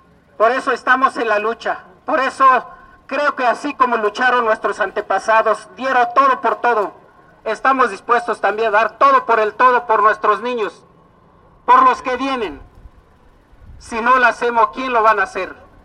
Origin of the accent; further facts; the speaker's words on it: Santiago Mezquititlán, Querétaro, Mexico; Yo vengo de estado de Querétaro, en Santiago Mezquititlán.